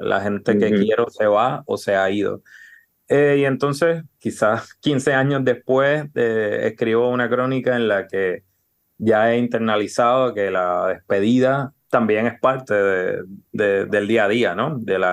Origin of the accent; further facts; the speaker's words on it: Puerto Rico; somos les puertorriqueños en tránsito constante.